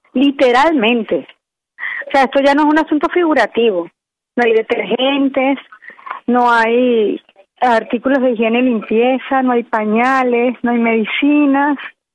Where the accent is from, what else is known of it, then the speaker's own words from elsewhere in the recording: Venezuela; En Venezuela mi pueblo pasa 3-4 horas haciendo filas para buscar los alimentos básicos